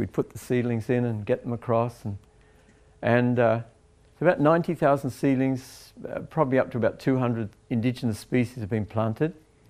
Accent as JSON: {"language": "English", "region": "Tasmania", "country": "Australia", "said": "I come from Tasmania, you know."}